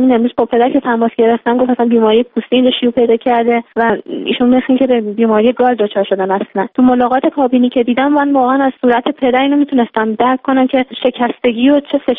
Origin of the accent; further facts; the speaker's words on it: Iran; به عنوان یک ایرانی درخواست میکنم به وضعیت پدر من رسیدگی کنن.